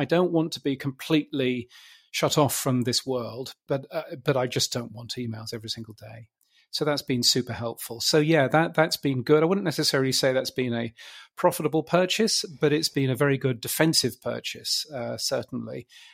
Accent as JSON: {"language": "English", "country": "United Kingdom", "lives_now": "Australia", "said": "I'm a Brit, as you can tell from this excellent accent. I live in Australia."}